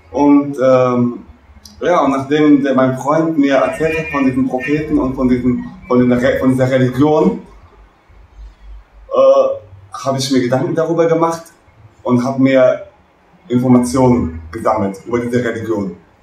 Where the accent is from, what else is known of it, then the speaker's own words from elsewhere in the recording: Germany; ich komme aus Deutschland